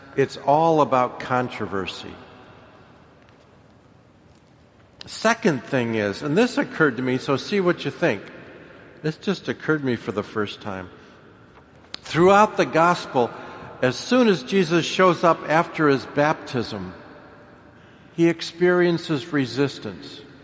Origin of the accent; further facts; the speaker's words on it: Milwaukee, Wisconsin, United States; I can't be happy for the Cubs. I'm from Milwaukee.